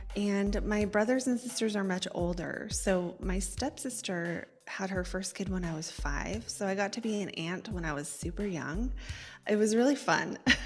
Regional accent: Port Angeles, Washington, United States; I grew up in a small town called Port Angeles. It's in Washington State on the Olympic Peninsula. So a little bit isolated because it's out there.

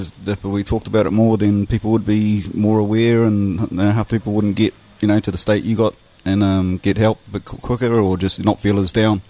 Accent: Scotland, United Kingdom; You know, I'm Scottish

